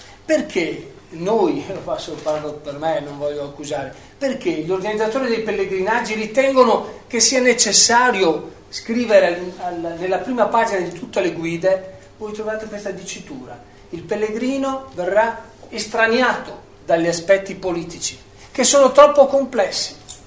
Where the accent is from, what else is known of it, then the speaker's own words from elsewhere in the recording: Venice, Veneto, Italy; io sono veneziano, forse per questo ce l'hanno chiesto